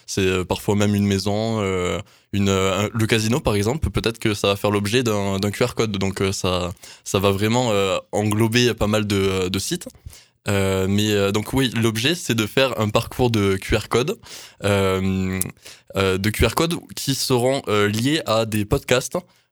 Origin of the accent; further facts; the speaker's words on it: Baraqueville, Occitanie, France; Donc je viens d'Aveyron d'abord, je suis originaire de Barraqueville et j'ai fait mes études à Albi